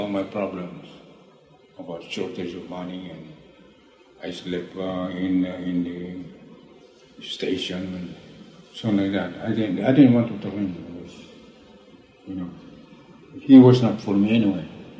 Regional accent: Philippines; I'm a Filipino, he's Filipino, and Caesar's a Mexican and I'm not.

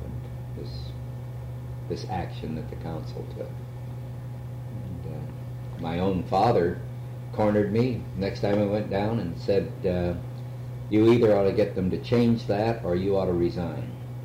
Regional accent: San Jose, California, United States; No, born and raised in San Jose.

